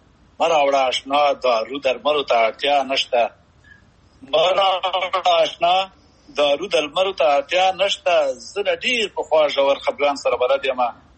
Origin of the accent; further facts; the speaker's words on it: Haryob, Paktia, Afghanistan; now in United Arab Emirates; زه خو خپله د پکتیا د هاریوب یم، او د هاریوب ولسوالۍ کې یو کلی دی چې کورکی ورته وایي، هغه هلته مې خاپوړې کړي.